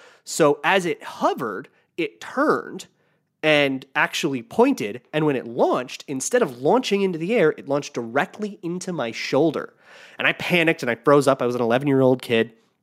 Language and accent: English; United States; Anyways, that's the only times I've ever been out of America. So I'm that American.